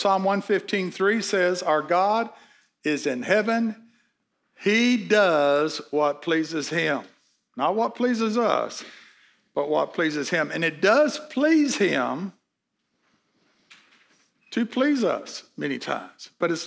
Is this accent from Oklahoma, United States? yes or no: yes; Wewoka, Oklahoma, United States; born there; I was born in Weleka, Oklahoma. How many people know where Weleka, Oklahoma?